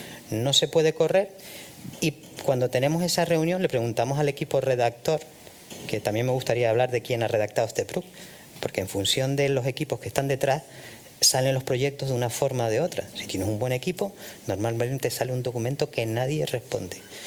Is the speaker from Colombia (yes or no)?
no; Canary Islands, Spain; los que realmente corregimos a la gente que hace mal las cosas somos los montañeros tinerfeños.